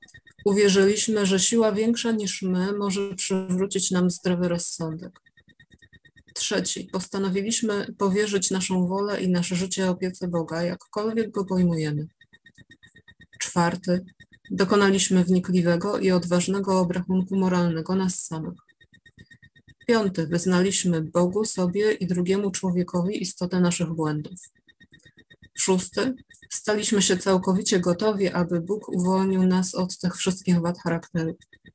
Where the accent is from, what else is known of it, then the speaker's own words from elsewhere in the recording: Poland; I'm from Poland, and I will read the 12 steps in Polish.